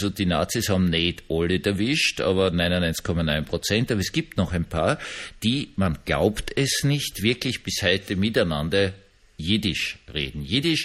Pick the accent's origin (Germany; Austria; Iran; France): Austria; Vienna; ich bin ja in Wien aufgewachsen